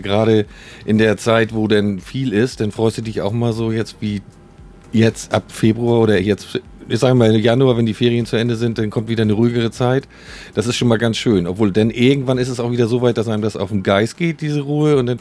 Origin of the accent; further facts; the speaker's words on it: Niebüll, Schleswig-Holstein, Germany; ich komme aus Niebel, das ist ja nicht so weit weg, ne? Die Einheimischen sagen immer, der kommt von hinter dem Deich, ne?